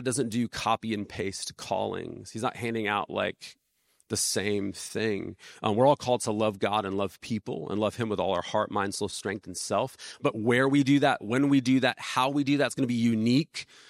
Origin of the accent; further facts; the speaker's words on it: Chula Vista, California, United States; I grew up in South San Diego, West Chula Vista